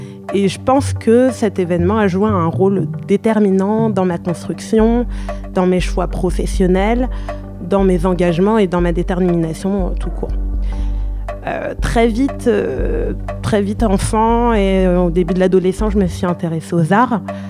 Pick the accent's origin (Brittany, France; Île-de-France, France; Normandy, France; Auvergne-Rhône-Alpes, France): Île-de-France, France; Paris; 27 ans, je suis aujourd'hui journaliste culturelle freelance. Je suis née, j'ai grandi à Paris, mais mes deux parents viennent du Congo-Brazzaville.